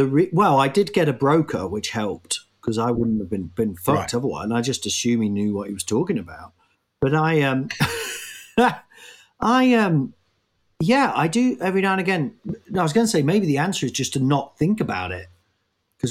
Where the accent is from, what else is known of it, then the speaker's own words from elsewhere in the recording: Nottingham, East Midlands, United Kingdom; That voice I just did there is my is the people I grew up with in Nottingham